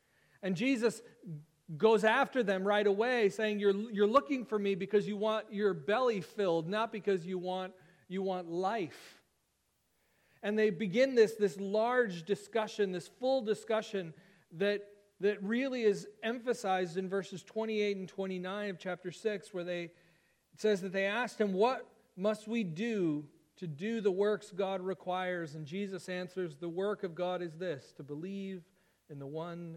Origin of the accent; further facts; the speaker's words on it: Wisconsin, United States; most of you know that I grew up in Wisconsin.